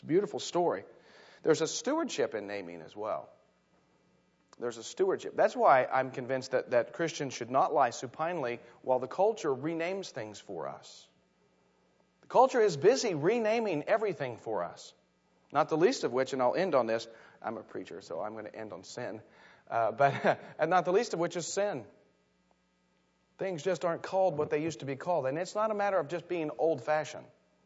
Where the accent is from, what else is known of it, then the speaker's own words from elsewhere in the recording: Indiana, United States; born there; now in Ohio, United States; In Ohio, in the state of Ohio, which is where I'm from now, I was born in Indiana, now I'm a Buckeye.